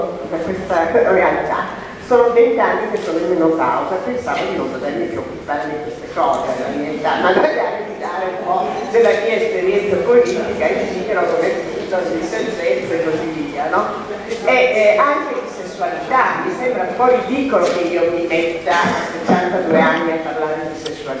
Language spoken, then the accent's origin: Italian; Turin, Piedmont, Italy; io vengo da Torino